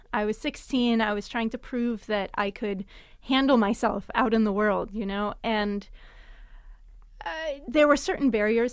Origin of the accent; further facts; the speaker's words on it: California, United States; You know, I grew up in California. My family lived there for 20 years